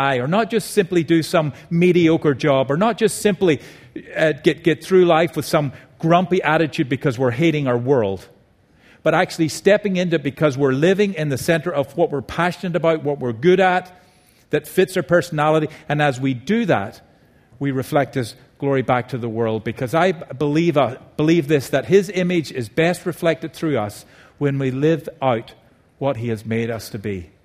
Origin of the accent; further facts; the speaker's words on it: Ireland; growing up in Ireland, I could see how we got there